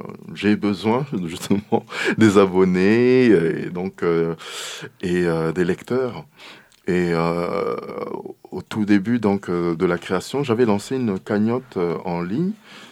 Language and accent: French; Republic of the Congo; born there; c'est une culture justement d'où je viens. Je suis né au Congo-Brazzaville.